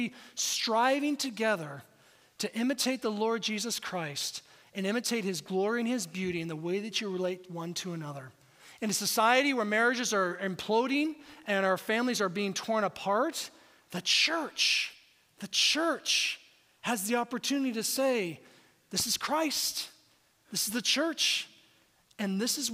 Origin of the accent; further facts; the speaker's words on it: Seattle, Washington, United States; also born or lived in Kansas; I spent 14 years in Kansas as a pastor. I grew up in Seattle, all right?